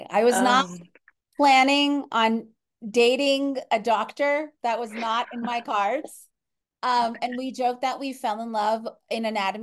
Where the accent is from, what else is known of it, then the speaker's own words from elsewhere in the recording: Orlando, Florida, United States; I grew up in Orlando, Florida. So huge DO population out there.